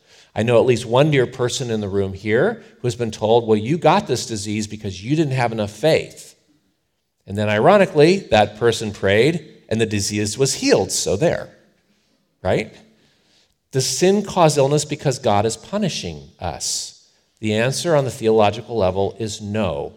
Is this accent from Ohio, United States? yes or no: yes; Cleveland, Ohio, United States; listen, I grew up in Cleveland, friends.